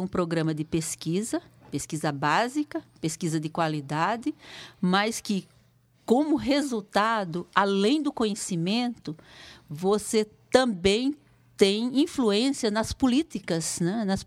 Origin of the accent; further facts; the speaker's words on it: João Pessoa, Paraíba, Brazil; Eu sou nordestina, sou originária de João Pessoa, Paraíba. Fiz toda a minha educação básica em escola pública.